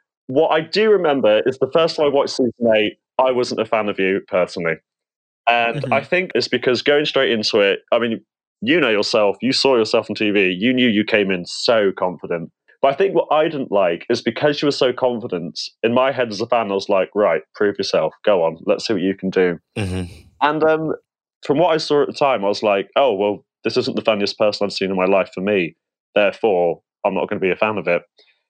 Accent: United Kingdom; No, I'm British, obviously. I'm 23 years old.

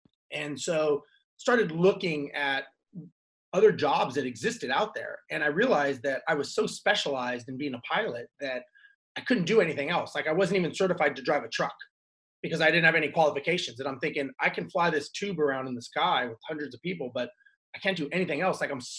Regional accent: Los Angeles, California, United States; I am an airline pilot, born and raised in Los Angeles, and wanted to always fly planes

